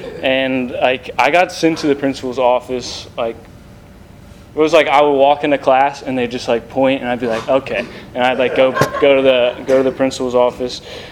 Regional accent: Tampa, Florida, United States; born there; So I was born in Tampa

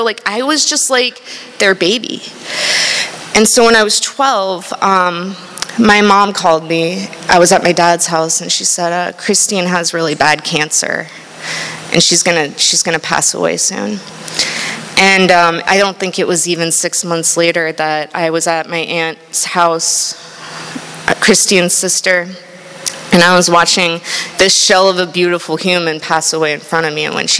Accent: Palm Harbor, Florida, United States; I was born and raised in Palm Harbor, Florida.

